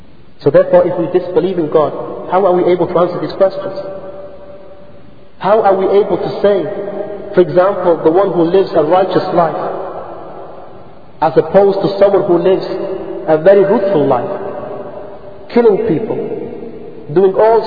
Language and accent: English; United Kingdom